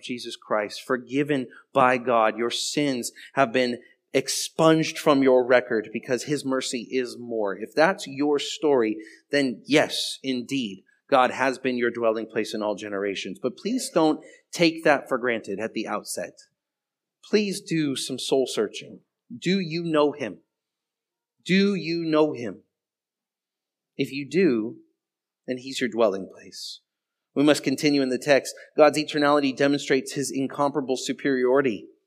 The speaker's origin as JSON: {"language": "English", "town": "Los Angeles", "region": "California", "country": "United States", "tie": "born or raised there", "said": "partly because I grew up in Los Angeles, so it didn't really snow that much."}